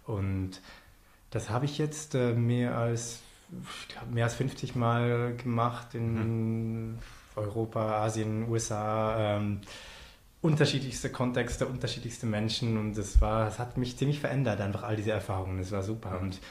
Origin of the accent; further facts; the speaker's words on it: Switzerland; dass ich als Schweizer